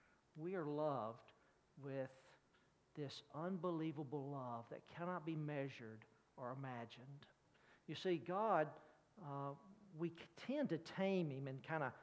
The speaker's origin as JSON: {"language": "English", "region": "Alabama", "country": "United States", "said": "Just a little bit about us, and you may have heard I'm from Alabama."}